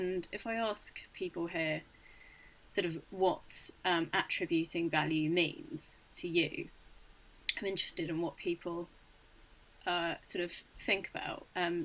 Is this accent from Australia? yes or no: no; United Kingdom; And you know, as British people, or you know, generally humans, we don't tend to want to shout about things that we're amazing at.